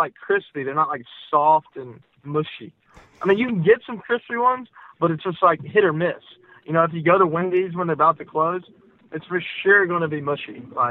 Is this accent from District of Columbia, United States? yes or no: no; Gastonia, North Carolina, United States; I grew up in Gastonia.